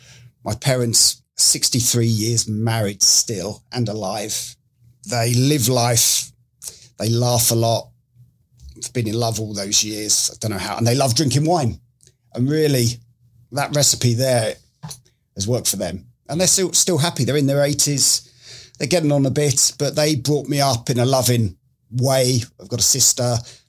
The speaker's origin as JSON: {"language": "English", "town": "Epsom", "region": "South East England", "country": "United Kingdom", "lives_now": "United States", "said": "Yeah, I'm obviously English. I'm not Australian like most Floridians keep thinking I am. I'm from Epsom in Surrey, which is south of London"}